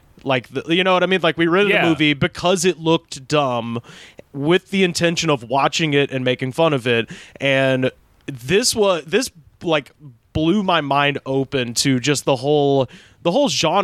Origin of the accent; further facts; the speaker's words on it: Auburn, Alabama, United States; I grew up in Auburn, Alabama, and we had a Blockbuster, but nobody fucked with Blockbuster.